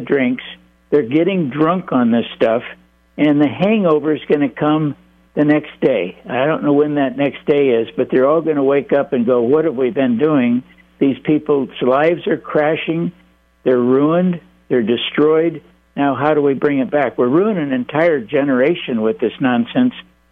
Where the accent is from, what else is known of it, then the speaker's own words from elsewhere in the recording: California, United States; I used to live in California. I was born and raised in California.